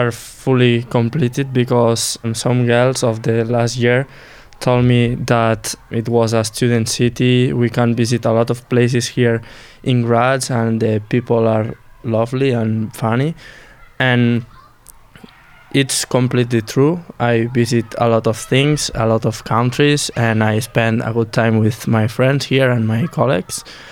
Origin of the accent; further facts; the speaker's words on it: Barbens, Catalonia, Spain; English is a second language; I'm from Catalonia, from a small village that's called Barbens.